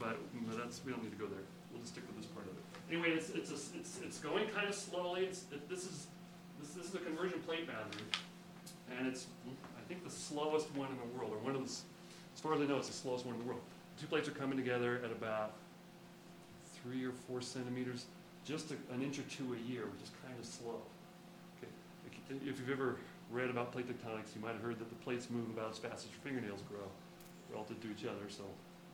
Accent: Washington, United States; So I'm from in the middle, I'm from Washington, and I just lump them all together and call them the one.

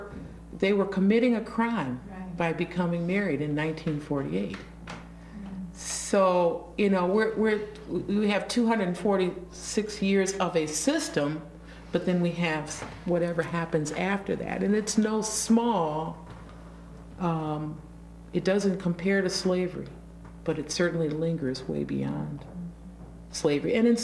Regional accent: Illinois, United States; In Illinois, there was a recent lawsuit against the Holiday Inn in my hometown that doesn't have a great history of race relations

